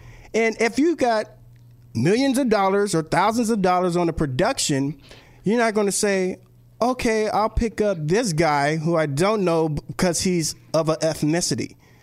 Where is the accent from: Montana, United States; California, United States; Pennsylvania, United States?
California, United States; I grew up in San Gabriel Valley, right here, Pasadena, Arcadia, Monrovia, and it's just mixed.